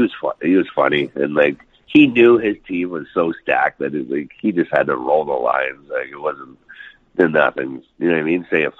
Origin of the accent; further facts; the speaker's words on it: Toronto, Ontario, Canada; I grew up in Toronto, so we have like a little bit of a street mentality. But I was also a country boy, so I was a little wild.